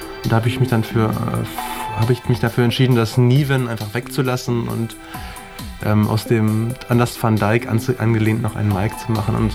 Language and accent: German; Soltau, Lower Saxony, Germany; also born or lived in Geesthacht; now in Berlin, Germany; Geboren in Geesthacht, was trotz des Namens nicht in Holland liegt, sondern am Nordufer der Elbe. Aufgewachsen und so weiter in Soltau. in der Lüneburger Heide und dann vor 7 Jahren nach Berlin gekommen.